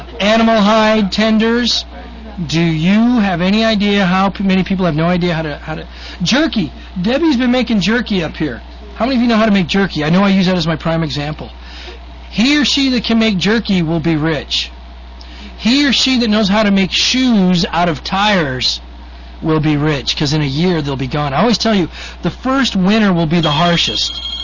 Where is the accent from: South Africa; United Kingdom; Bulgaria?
South Africa; Well, those of us that seek it out, because I'm South African.